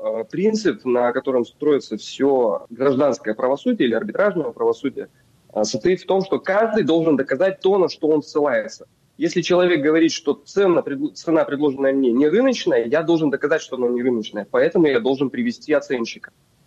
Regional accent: Yekaterinburg, Sverdlovsk Oblast, Russia; я слышал о таких случаях в Екатеринбурге, откуда я родом.

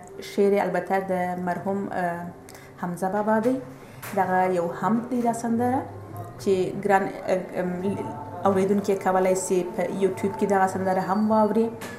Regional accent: Afghanistan; first language Pashto; moved away; زه افغانه یم، پښتو ژبه زما مورنۍ ژبه ده

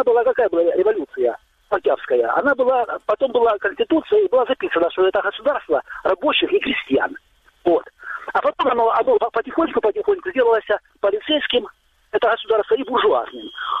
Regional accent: Western Ukraine, Ukraine; born there; Ну, я вообще-то родился на Западной Украине, а здесь живу.

